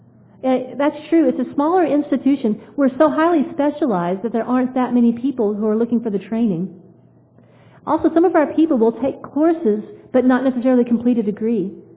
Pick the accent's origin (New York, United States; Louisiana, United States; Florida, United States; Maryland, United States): Louisiana, United States; who happens to be from Louisiana, my home state.